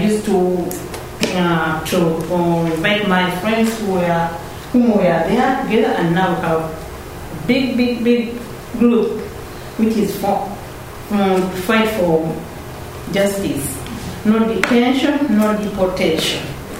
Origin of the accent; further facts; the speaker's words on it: Uganda; English is a second language; So, me, I'm from Uganda.